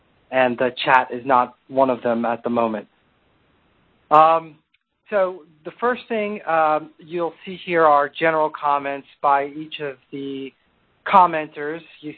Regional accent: New York, United States; I'm originally from New York, so I tend to talk very quickly.

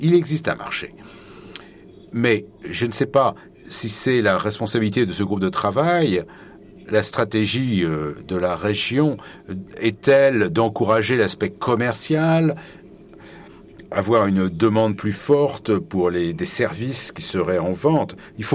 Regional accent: Egypt; je suis d'Égypte et je suis membre de ce groupe de travail stratégique

